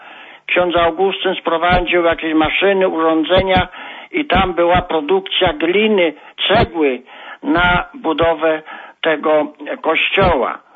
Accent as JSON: {"language": "Polish", "town": "Okulice", "region": "Lesser Poland", "country": "Poland", "said": "ja pochodzę z parafii Okulickiej jako kapłan 12 lipca 64 roku miałem prymicję w Okulicach"}